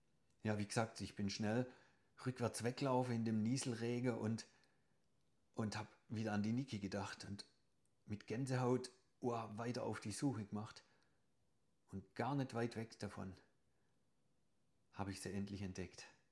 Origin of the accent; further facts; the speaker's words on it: Baden-Württemberg, Germany; in dem Dorf, wo ich aufgewachsen bin, früher auf der Schwäbischen Alb